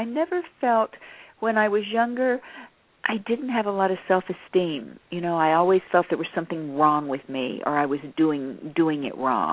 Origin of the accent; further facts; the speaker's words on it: Texas, United States; even though I came from Texas and didn't, you know, and came up there by myself and I was very young, I was pretty independent.